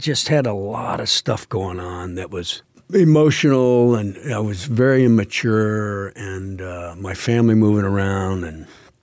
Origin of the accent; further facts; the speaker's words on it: Georgia, United States; I growing up in Georgia in the woods